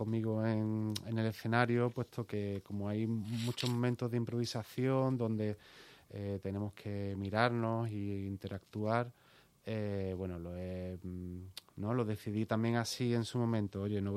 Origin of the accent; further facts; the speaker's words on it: Málaga, Andalusia, Spain; Y luego ya me fui a Granada, yo soy de Málaga, me fui a Granada a estudiar magisterio por música